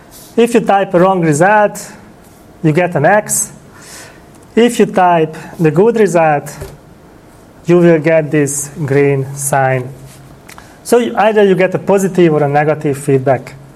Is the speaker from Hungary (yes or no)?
yes; Debrecen, Hajdú-Bihar, Hungary; I am back in Hungary and I teach there at the university. So this is my country. Budapest is the capital, and I come from Debrecen, which is the second largest city in Hungary. The population is about 300,000 people